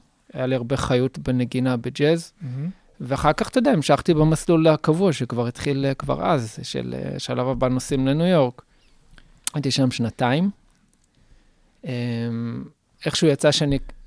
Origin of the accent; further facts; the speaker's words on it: Jerusalem, Jerusalem District, Israel; אני ירושלמי, מוזיקה ירושלמי